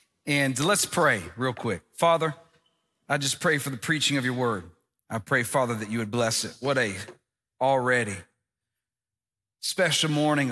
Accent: Tennessee, United States; now in South Florida, United States; I am in South Florida now, and I don't have an Australian accent, but in South Florida, my accent stands out, right? And I was asked at the beach not long ago, what part of Europe are you from? The Tennessee part, right?

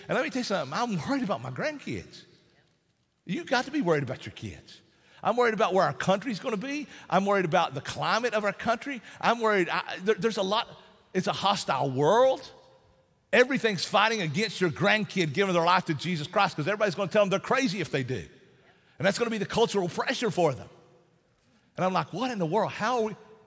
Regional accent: Appalachia, United States; accent: Appalachian; I'm speaking Appalachian, my Appalachian.

